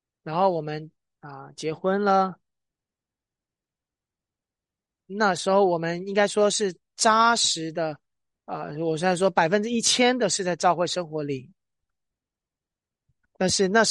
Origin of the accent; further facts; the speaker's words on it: Hong Kong; also born or lived in Nanjing; now in United States; 就是在我来到这个在美国之前，我是在南京出生，然后在香港长大